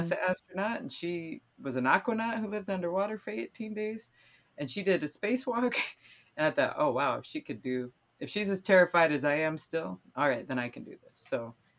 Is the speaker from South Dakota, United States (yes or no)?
yes; South Dakota, United States; So I grew up in South Dakota. Yep. As far away from the ocean as you can get in North America.